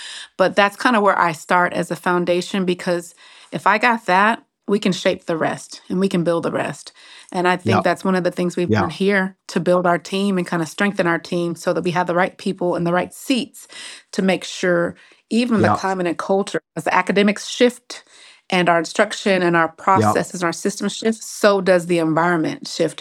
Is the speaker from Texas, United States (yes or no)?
yes; Bryan, Texas, United States; born there; also born or lived in California / Austin / Virginia; I was born in Texas, so everybody thinks I'm from Texas, but I'm kind of not. I was born in Bryan, College Station, back in the 70s, and we moved, I'll say about every 4 years.